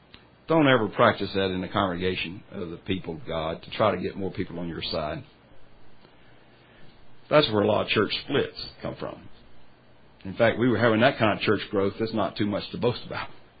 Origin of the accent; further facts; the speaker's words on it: South Carolina, United States; it's in my hometown in South Carolina.